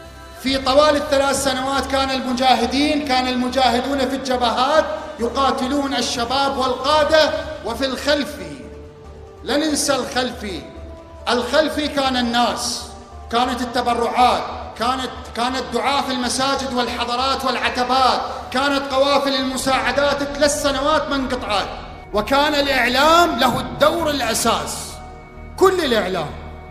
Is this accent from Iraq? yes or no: yes; Iraq; أكثرنا كعراقيين صارت هزة نفسية وسقوط قلوب، أو كادت تسقط القلوب